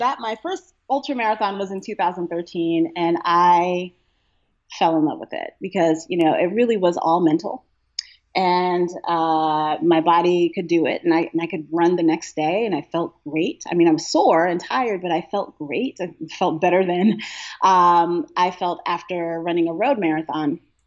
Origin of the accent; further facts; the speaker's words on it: Brooklyn, New York, United States; Even though I grew up in Brooklyn, we were always outside. We were outside all day back then.